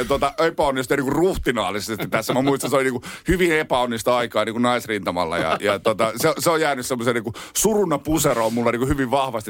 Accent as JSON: {"language": "Finnish", "town": "Vantaa", "region": "Uusimaa", "country": "Finland", "tie": "born or raised there", "also_born_or_lived": "Turku", "said": "Siis mä oon syntynyt Turussa, vartunut Vantaalla"}